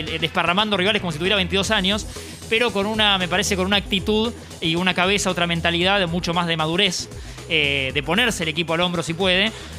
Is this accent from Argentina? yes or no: yes; Argentina; nos enorgullece como argentinos